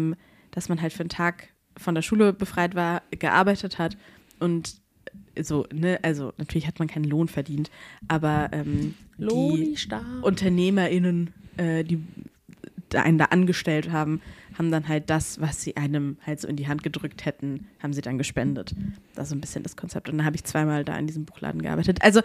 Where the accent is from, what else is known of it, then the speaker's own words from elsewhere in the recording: Aschaffenburg, Bavaria, Germany; also ich bin ja in Aschaffenburg groß geworden